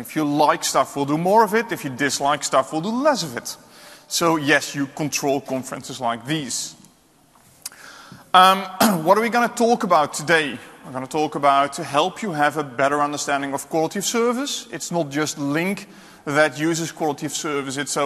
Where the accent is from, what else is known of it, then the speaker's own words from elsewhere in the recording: Netherlands; English is a second language; I'm from the Netherlands. I live in Houten, which is close to Utrecht, the middle of the Netherlands.